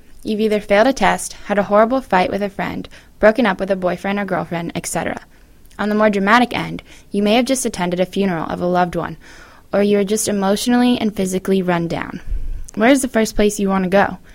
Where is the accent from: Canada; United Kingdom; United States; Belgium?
United States; Colorado; I'm able to look at a picture of the Rocky Mountains and remember my amazing life growing up in Colorado.